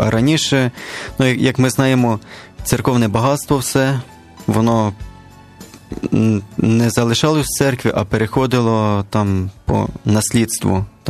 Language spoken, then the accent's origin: Ukrainian; Ternopil, Ternopil Oblast, Ukraine; Сам з Тернополя я є.